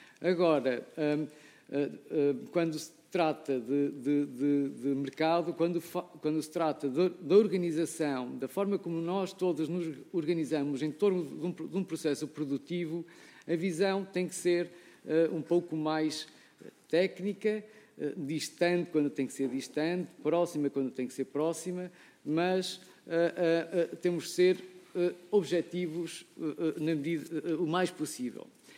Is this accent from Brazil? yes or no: no; Trás-os-Montes, Portugal; porque eu sou transmontano também